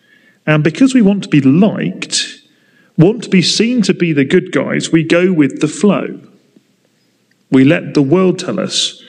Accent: United Kingdom; Not out loud, of course, we are British after all, but in our hearts, and God knows our hearts.

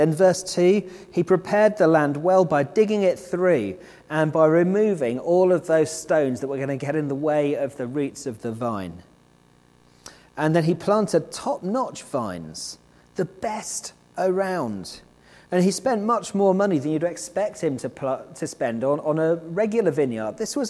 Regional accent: United Kingdom; We are British mostly, after all.

